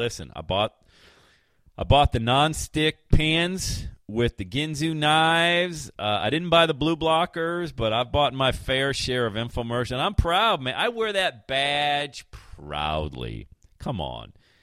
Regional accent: Bradford, Pennsylvania, United States; Growing up in Bradford, PA, listening to Rock 102 out of Buffalo, New York.

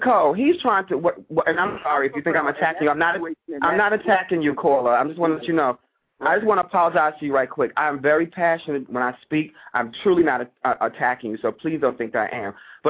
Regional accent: New York, United States; When I'm from New York. You couldn't pull that in my school.

